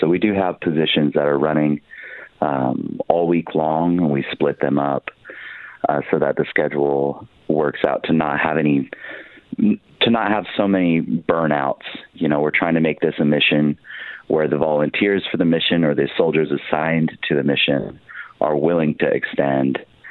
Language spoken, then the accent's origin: English; Eugene, Oregon, United States; I'm probably the one that's the furthest out. I'm from Eugene.